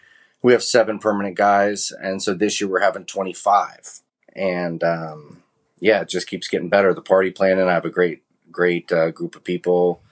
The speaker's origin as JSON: {"language": "English", "town": "Danville", "region": "Illinois", "country": "United States", "tie": "born or raised there", "said": "Well, I mean, I grew up in a small town in central Illinois. It's town called Danville, Illinois. It's near Champaign, Urbana, right off of I-70."}